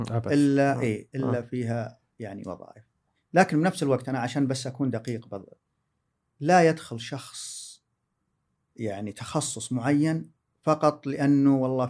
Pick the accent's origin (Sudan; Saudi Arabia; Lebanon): Saudi Arabia; ما يوجد عندنا بالسعودية شخص مختص بالأمن السيبراني بمسماه الحالي